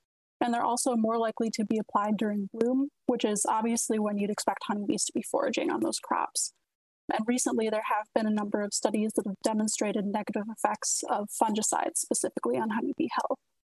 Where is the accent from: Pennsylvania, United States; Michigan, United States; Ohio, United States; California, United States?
Michigan, United States; So I'm originally from Michigan. When I was a kid, I just really liked playing outside, spending a lot of time in nature